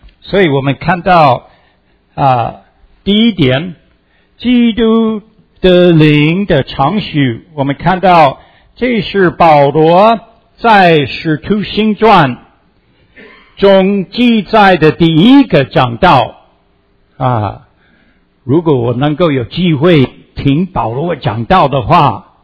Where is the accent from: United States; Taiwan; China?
United States; Pennsylvania; 我老家在宾州，宾州也有一个 Greenville